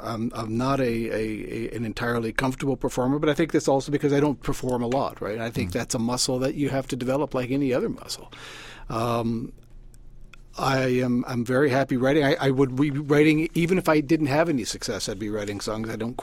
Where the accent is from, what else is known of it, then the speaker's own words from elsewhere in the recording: Windsor, Ontario, Canada; moved away as an adult; now in Toronto, Canada; Grew up in Windsor, Ontario.